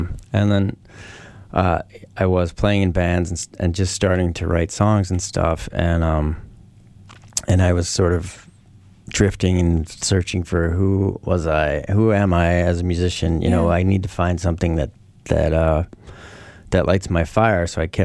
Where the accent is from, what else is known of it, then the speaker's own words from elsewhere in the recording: New York, United States; I grew up in New York.